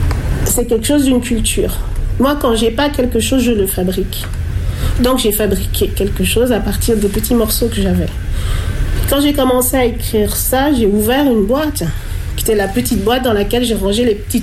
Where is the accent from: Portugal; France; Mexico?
France; Antilles; les souvenirs que j'avais des contes et légendes que j'entendais quand j'étais petite aux Antilles